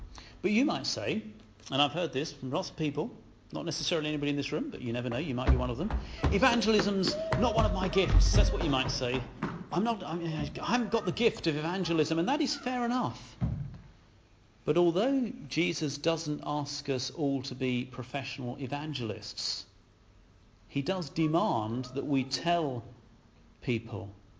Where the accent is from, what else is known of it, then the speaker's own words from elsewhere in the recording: United Kingdom; But we're British, aren't we? We don't do that kind of thing.